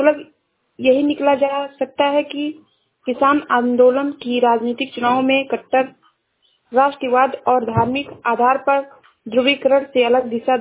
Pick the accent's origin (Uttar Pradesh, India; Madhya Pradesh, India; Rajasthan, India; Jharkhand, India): Uttar Pradesh, India; मैं जिला श्रावस्ती से हूँ।